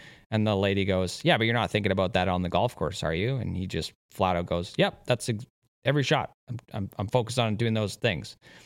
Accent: Canada; As a Canadian, we get, you know, beautiful 6 months of our golf season.

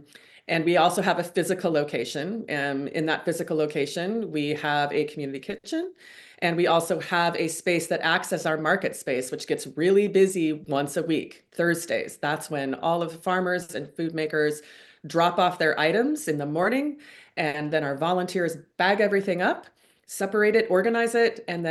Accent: Vernonia, Oregon, United States; I went back to my hometown of Vernonia, Oregon, to build a community learning center.

